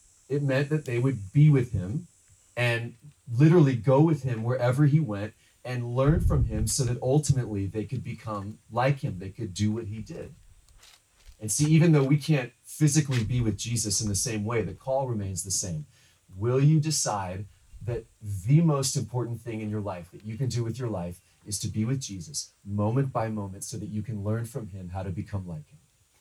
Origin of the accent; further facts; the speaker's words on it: Texas, United States; But growing up in Texas, I had never surfed before.